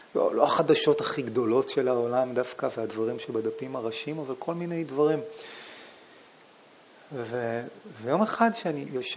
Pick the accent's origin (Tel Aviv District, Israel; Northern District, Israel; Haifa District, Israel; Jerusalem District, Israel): Tel Aviv District, Israel; Holon; סבתא שלי הייתה גרה בדירה מתחתנו בחולון, איפה שגדלתי